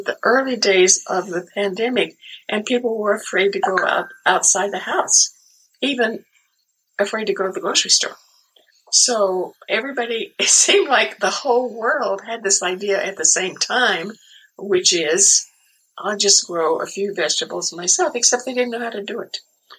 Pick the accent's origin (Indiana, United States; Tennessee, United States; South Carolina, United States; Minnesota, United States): South Carolina, United States; born there; I was born in South Carolina, and both of my parents grew up in a very small town in the rural part of the state where everybody was a farmer and everybody had a vegetable garden.